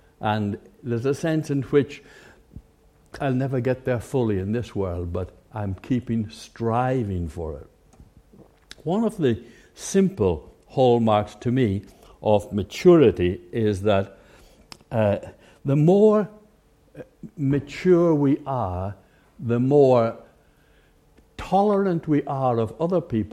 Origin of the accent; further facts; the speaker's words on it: Ireland; I come from Ireland, as you know. I was brought up in the country.